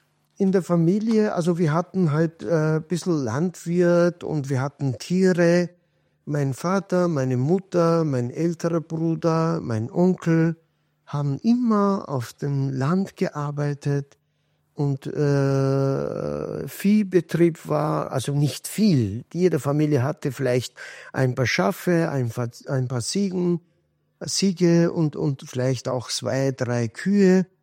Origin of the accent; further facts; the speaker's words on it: Kahramanmaraş, Turkey; German is a second language; Ich komme aus Provinz Maraş in der Türkei. Diese Provinz ist so quasi bunt, ziemlich mit Kurden, Aleviten, Türken und so weiter.